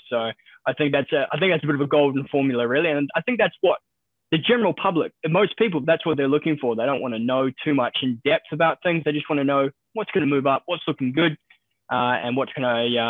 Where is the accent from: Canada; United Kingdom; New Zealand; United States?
New Zealand; now in Australia; you can probably tell from my accent, originally from New Zealand, so not from here. Worked overseas a lot before I came here, almost made it back home, but not quite, washed up in Australia